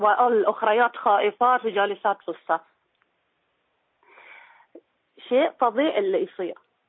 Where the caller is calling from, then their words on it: Bahrain; ارجع واقول اللي صار عندنا في البحرين شيء لا يصدقه العقل